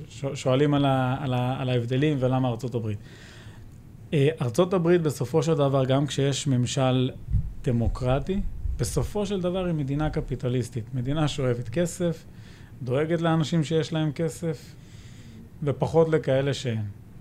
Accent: Jerusalem, Jerusalem District, Israel; גדלנו ביישוב קטן, זאת אומרת, גדלתי בירושלים, אבל גרנו ביישוב בישראל

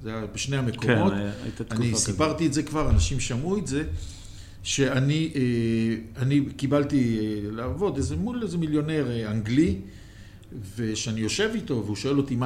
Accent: Jerusalem, Jerusalem District, Israel; אתה יודע, אני ירושלמי.

